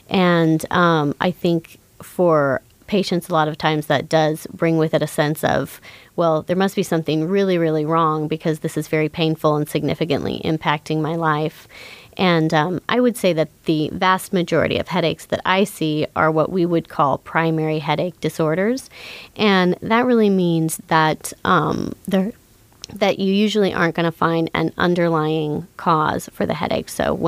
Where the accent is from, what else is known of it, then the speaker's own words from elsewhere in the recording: Anchorage, Alaska, United States; I was actually born and raised here, so I grew up in Anchorage and left for all my medical training.